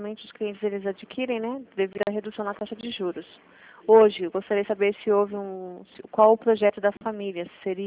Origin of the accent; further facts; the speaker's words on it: Sorocaba, São Paulo, Brazil; cidade de Sorocaba, interior paulista.